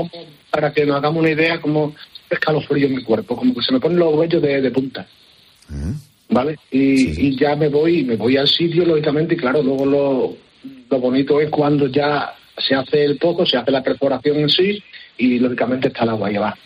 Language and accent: Spanish; Calamonte, Extremadura, Spain; yo estaba con un señor de aquí, de mi pueblo, de Calamonte